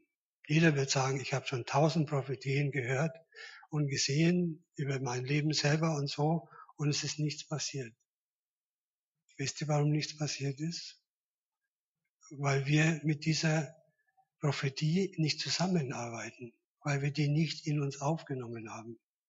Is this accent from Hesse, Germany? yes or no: no; Bavaria, Germany; also born or lived in Munich; now in Dresden, Germany; Ich bin kein Dresdner, ich bin nicht in Dresden geboren. Ich bin irgendwo in Oberfranken geboren, ich weiß, ich war schon noch hoch. Und habe aber meine meiste Zeit in Franken und in Bayern, in München verbracht. Und ich bin 1995 nach Dresden gekommen